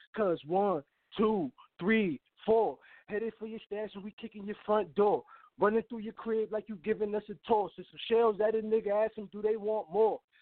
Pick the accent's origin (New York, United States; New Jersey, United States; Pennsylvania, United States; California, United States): New Jersey, United States; I'm from Trail, New Jersey.